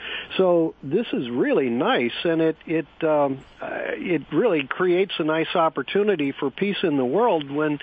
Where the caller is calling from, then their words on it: California, United States; I'm calling from California where we were subject to Enron